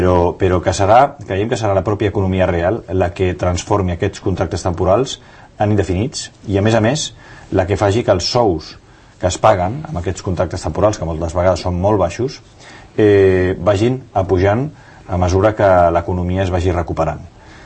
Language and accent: Catalan; Catalonia, Spain; nosaltres com a catalans tenim una forma de ser